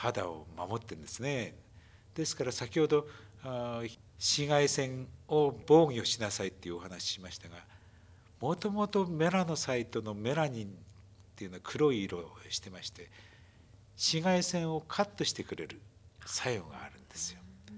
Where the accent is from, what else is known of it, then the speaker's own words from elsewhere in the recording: Morioka, Iwate, Japan; born there; 私は実は盛岡生まれです。この自然豊かな岩手が大好きで